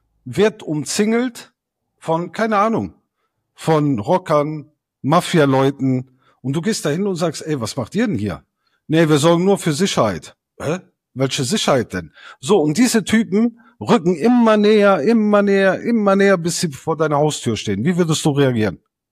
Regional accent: Italy; now in Germany; Ich bin Italiener und lebe in Deutschland.

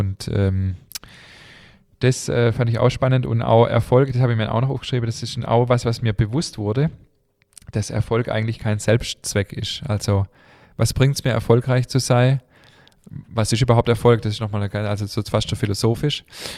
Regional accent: Germany; wir sind hier in Deutschland geboren

